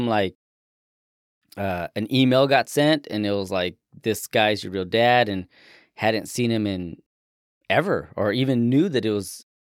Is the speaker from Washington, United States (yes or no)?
no; Colorado, United States; Yeah, we're just from Colorado.